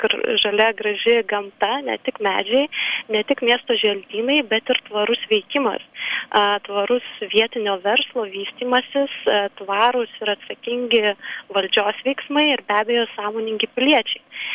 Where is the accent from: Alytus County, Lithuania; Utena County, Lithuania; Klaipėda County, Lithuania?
Alytus County, Lithuania; Alytus; Taip, man iš tikrųjų labai malonu, kad mano gimtasis miestas Alytus kelia šį išties visiems Lietuvos miestams nepaprastai svarbų klausimą.